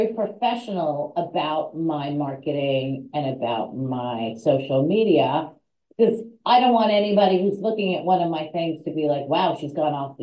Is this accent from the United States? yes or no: yes; New York, United States; Look, I grew up on Park Avenue. I grew up in a pre-war co-op, right?